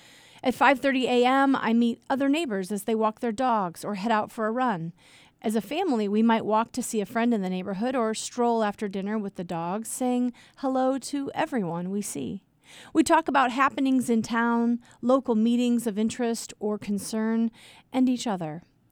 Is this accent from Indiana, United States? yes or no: yes; South Bend, Indiana, United States; I grew up on Troy Court in South Bend, Indiana, then Alpine Street, Twickenham, and then Emerson Avenue for most of high school.